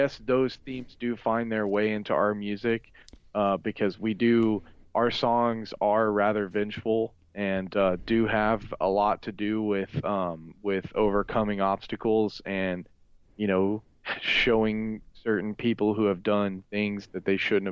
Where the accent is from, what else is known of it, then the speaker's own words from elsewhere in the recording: Fort Worth, Texas, United States; I'm from Fort Worth, Texas, you know. Like … I grew up on